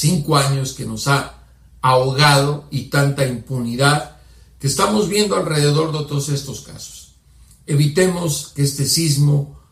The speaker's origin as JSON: {"language": "Spanish", "country": "Mexico", "said": "Estamos dolidos, pero no somos tontos los mexicanos."}